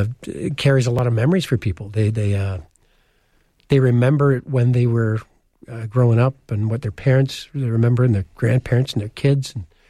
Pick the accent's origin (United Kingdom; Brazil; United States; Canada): United Kingdom; Glasgow, Scotland; growing up in Glasgow, my parents are we're half Scots, half Irish.